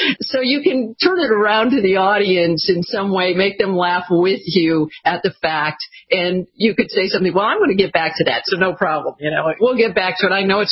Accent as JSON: {"language": "English", "region": "Michigan", "country": "United States"}